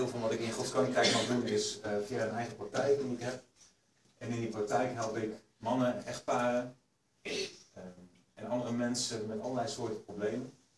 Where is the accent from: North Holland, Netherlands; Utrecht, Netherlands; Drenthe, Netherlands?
Utrecht, Netherlands; Veenendaal; 30 jaar oud, ik kom uit Veenendaal.